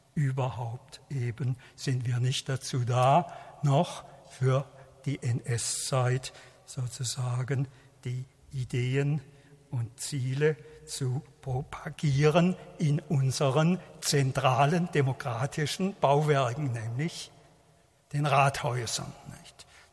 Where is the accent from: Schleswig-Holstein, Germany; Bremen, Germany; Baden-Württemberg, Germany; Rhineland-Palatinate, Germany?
Baden-Württemberg, Germany; Schiltach; Und wie gesagt, ich bin in Schildach aufgewachsen, das hat dazu gehört.